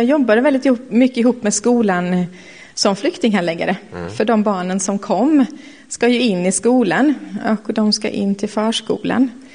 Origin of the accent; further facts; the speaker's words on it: Gränna, Jönköping County, Sweden; now in Vaggeryd, Sweden; Jag växte upp i Gränna, by the sea som man säger, hemma.